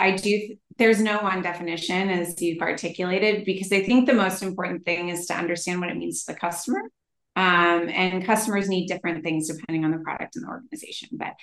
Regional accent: California, United States; and I'm from the Bay Area. I grew up here. I've been here a long time on and off.

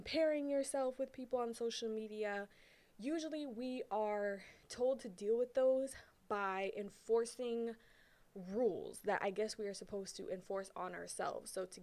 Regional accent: Brooklyn, New York, United States; the other half of my childhood growing up in Brownsville, Brooklyn, which is definitely what people would consider the hood

